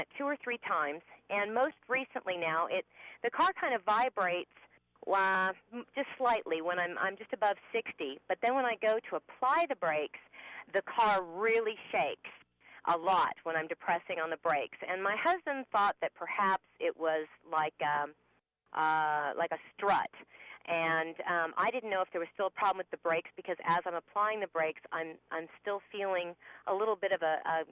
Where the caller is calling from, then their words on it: Austin, Texas, United States; I'm calling from Austin, Texas.